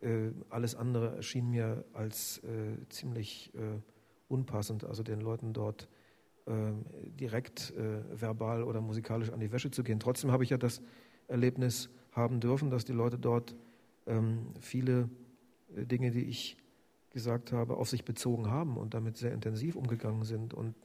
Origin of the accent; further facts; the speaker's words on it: West Germany, Germany; meine familiären Wurzeln zu 100% in Brandenburg liegen, aber ich bin natürlich komplett im Westen aufgewachsen